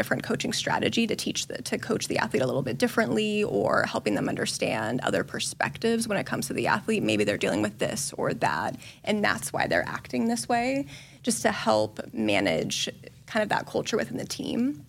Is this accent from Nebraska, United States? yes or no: yes; Nebraska, United States; And I'm a Nebraska native, and so getting back to my home state and supporting our athletes was a great career move for me.